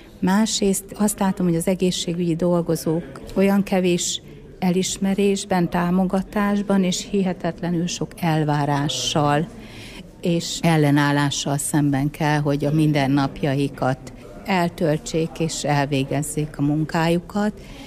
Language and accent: Hungarian; Hajdú-Bihar, Hungary; hajdúsági vagyok egyébként